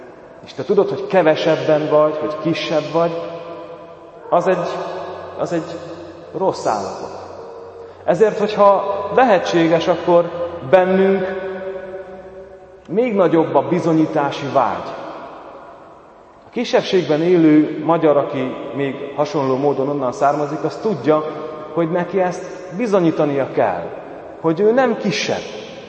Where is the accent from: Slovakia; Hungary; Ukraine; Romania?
Ukraine; Zakarpattia Oblast; Tudjátok, én kárpátaljai vagyok, kárpátaljai származású, ami azt jelenti, hogy kisebbségben nőttem fel.